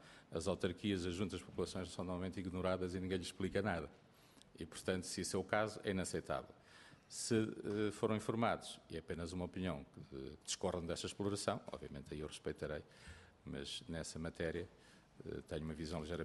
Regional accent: Viseu, Centro, Portugal; porque eu sou de Viseu e tenho lá as minas de urânio

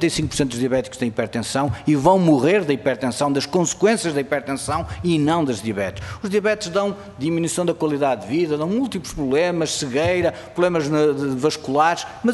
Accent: Norte, Portugal; já que eu sou do Norte.

